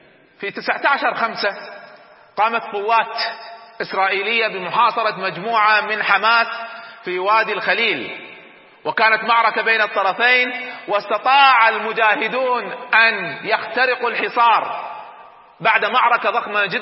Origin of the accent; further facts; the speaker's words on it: Nuqra, Hawalli, Kuwait; خالد مشعل كان عندنا في الكويت وقد تربيت معه في مسجد واحد في منطقة النقرة في أعوام 69 و70